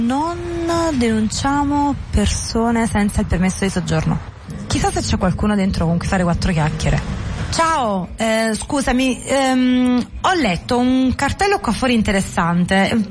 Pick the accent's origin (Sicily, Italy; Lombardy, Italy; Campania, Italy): Campania, Italy; Naples; sono napoletana e attualmente abito pure in via San Martino